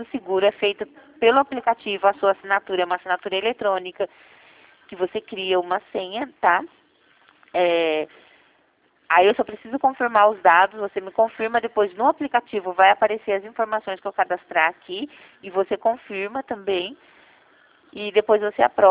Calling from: Jundiaí, São Paulo, Brazil; Hoje, eu estou em São Paulo, eu falo de São Paulo, né? Eu estou no município de Jundiaí.

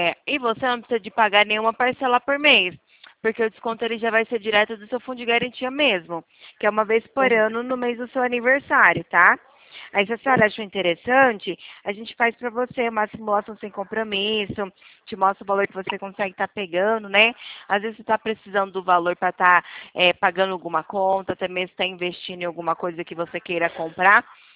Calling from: Ribeirão Preto, São Paulo, Brazil

